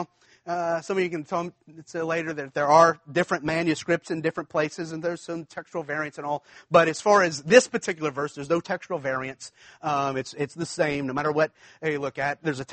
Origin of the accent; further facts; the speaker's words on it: Baton Rouge, Louisiana, United States; I'm from Baton Rouge.